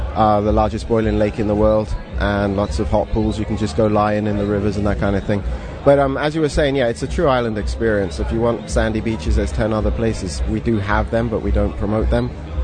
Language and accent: English; Wimbledon, London, United Kingdom; No, I was raised by wolves in Wimbledon.